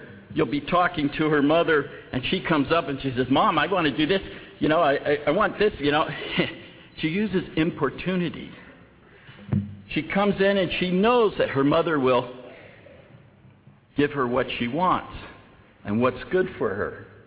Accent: Dorothy, New Jersey, United States; When I was about 8 years old, I came to the Lord, and I was raised in Dorothy, New Jersey

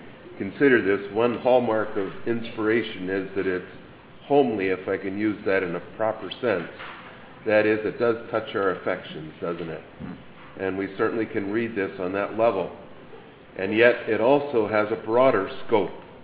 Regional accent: Columbus, Ohio, United States; I remember where I grew up in Columbus

